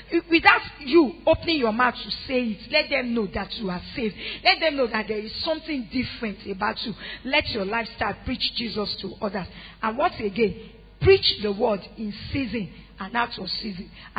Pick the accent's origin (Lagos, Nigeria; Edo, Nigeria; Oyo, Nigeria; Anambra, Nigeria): Oyo, Nigeria; Ibadan; I came from Nolende. I came from Odiolo. I came from Iyakari. I came from in a place that is near to a ghetto in Ibadan.